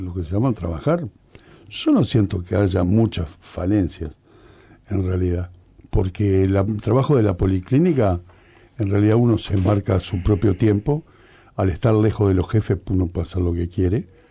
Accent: Montevideo, Uruguay; Yo también soy como Alicia de Montevideo. Me crié en la aduana.

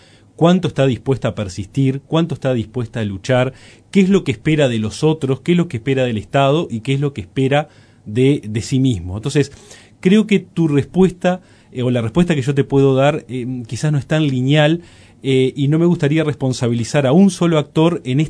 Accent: Uruguay; como uruguayo

